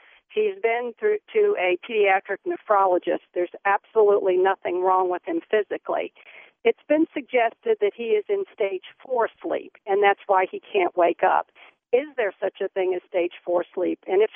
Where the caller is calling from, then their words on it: Charlottesville, Virginia, United States; From Charlottesville.